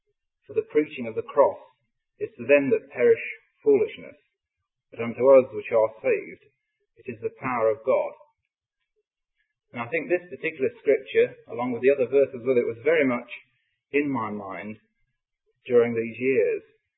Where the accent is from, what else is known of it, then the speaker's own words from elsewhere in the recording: Draycott, United Kingdom; I think, to put you in the picture, I'm from Draycott, as many of you here know.